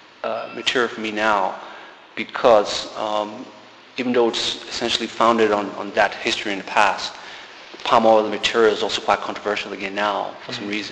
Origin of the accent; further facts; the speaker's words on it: Benin; now in London, United Kingdom; I am born and raised in Benin, yes.